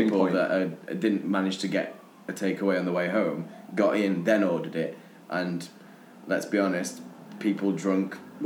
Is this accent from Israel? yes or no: yes; Israel; moved away; I remember when I came from Israel, it was one of the sort of things that I got introduced to.